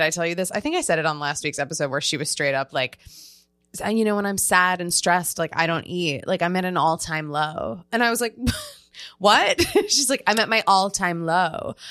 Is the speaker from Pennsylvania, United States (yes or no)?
yes; Philadelphia, Pennsylvania, United States; And I'm from Philadelphia. So we were like, let's go to Philly.